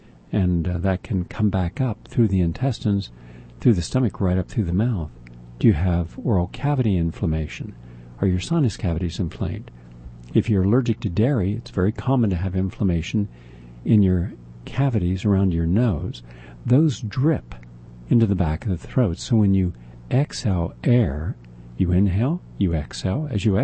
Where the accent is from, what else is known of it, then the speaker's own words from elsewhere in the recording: Parkersburg, West Virginia, United States; I grew up in Parkersburg, which is in the Kanawha Valley, just about 10, 15 miles from DuPont.